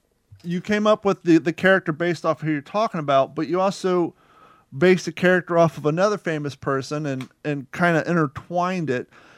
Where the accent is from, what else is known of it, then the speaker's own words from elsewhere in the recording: Ohio, United States; I grew up in Rickenbacker Air Force Base in Ohio when it was civilian place, but I went to air shows all the time.